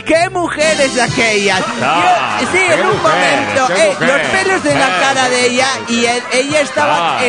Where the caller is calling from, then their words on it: Monterrey, Nuevo León, Mexico; de Monterrey, Nuevo León, México.